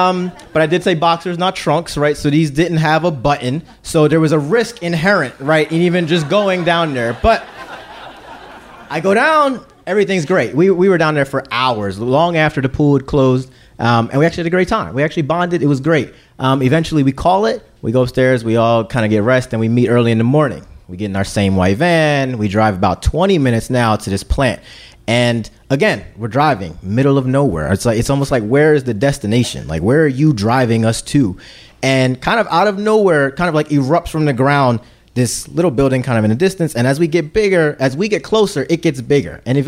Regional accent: Philadelphia, Pennsylvania, United States; And I'm from Philly, right? I don't know what crops are.

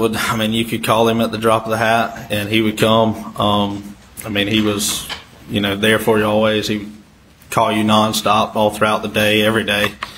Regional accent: South Carolina, United States; I grew up in Hampton County. Grew up around Paul and Maggie. I went to school at Wade Hampton. Played sports with Buster growing up, and just were lifelong friends.

